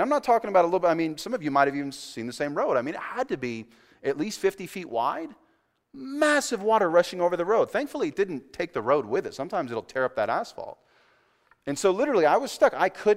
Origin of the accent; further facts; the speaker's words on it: California, United States; I grew up in California, and I remember in the late 80s when there was the Loma Prieta earthquake that dropped the Bay Bridge and did some significant work.